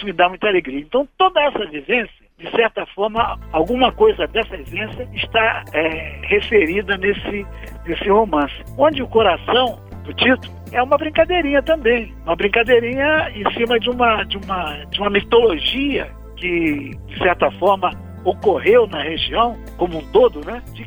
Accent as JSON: {"language": "Portuguese", "region": "Rio de Janeiro", "country": "Brazil", "tie": "born or raised there", "said": "vivendo as várias localidades no Rio de Janeiro. Nasci no Irajá. Do Irajá eu me passei mais para próximo do centro, né? Para a Zona Norte, propriamente dito. Morei no Lins de Vasconcelos, morei no Grajaú, morei na Tijuca. Finalmente morei em Vila Isabel"}